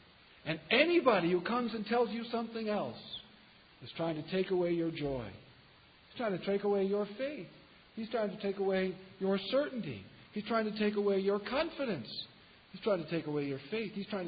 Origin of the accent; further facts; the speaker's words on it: Kansas, United States; That's what we do with thieves where I'm from. I'm from Kansas.